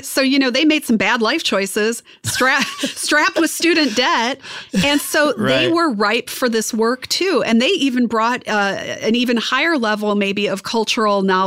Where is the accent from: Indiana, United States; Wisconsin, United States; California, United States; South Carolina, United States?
Wisconsin, United States; I'm from Wisconsin. You know, we're corn fed.